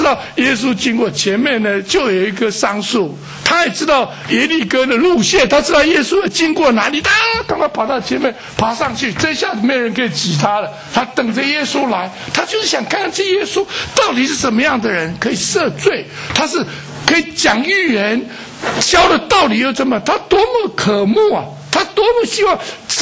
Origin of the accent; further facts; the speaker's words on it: China; 这个迷信有时候我们从中国来的，对不对？